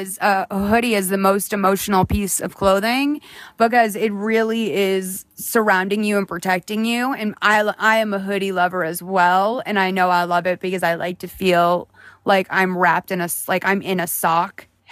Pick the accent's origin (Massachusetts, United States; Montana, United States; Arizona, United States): Massachusetts, United States; Boston; See, yeah, I'm from Boston